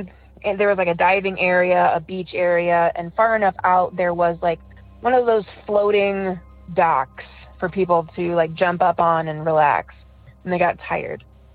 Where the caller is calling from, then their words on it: Ohio, United States; I'm from Ohio, and I have two stories.